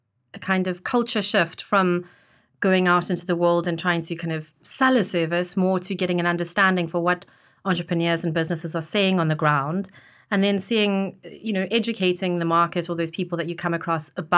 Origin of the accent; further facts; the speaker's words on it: Cape Town, Western Cape, South Africa; now in London, United Kingdom; So born and bred in Cape Town, South Africa. It's a beautiful place if you haven't been. Grew up in Cape Town